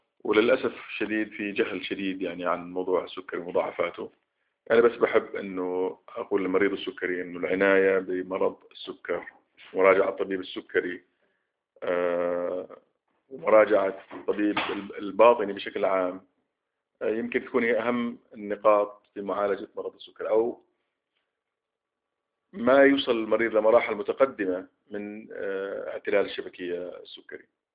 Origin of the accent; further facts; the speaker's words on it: Jordan; وعندنا في الأردن يمكن نسبة الإصابة تعدت 35%